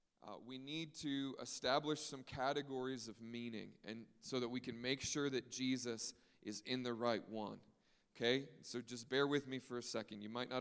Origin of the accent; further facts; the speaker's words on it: Maryland, United States; I grew up on the East Coast in Maryland. So I went to the ocean all the time.